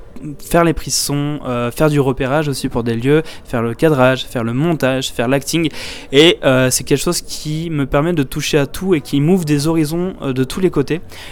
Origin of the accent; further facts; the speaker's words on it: Valence, Auvergne-Rhône-Alpes, France; je suis originaire de Valence, je suis à Cannes aujourd'hui, j'ai 24 ans